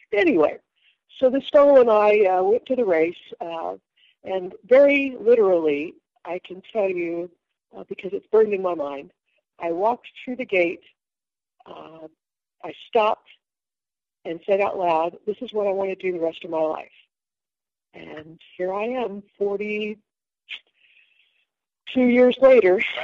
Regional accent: Wichita, Kansas, United States; We raced at Wichita, which is my hometown, at another city park racetrack

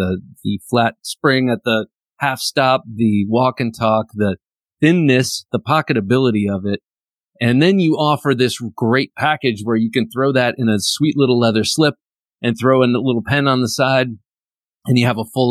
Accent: Ohio, United States; See, okay, I grew up in Ohio

